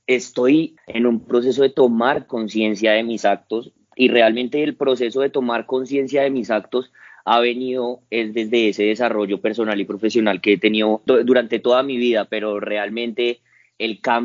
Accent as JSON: {"language": "Spanish", "region": "Bogotá", "country": "Colombia", "tie": "born or raised there", "said": "Nací en Bogotá el 9 de noviembre de 1991, criado por mi madre y mis abuelos."}